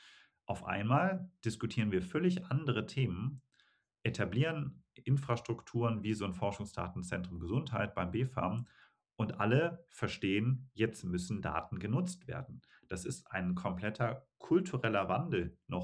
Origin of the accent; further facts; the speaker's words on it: Germany; was wir als Deutsche ja eigentlich immer anstreben und wofür wir bekannt sind